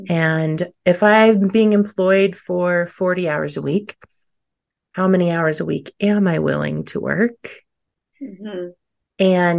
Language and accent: English; Florida, United States; now in Colorado, United States; I live currently in Colorado. I've been in Colorado for about 20 years. I grew up in Florida.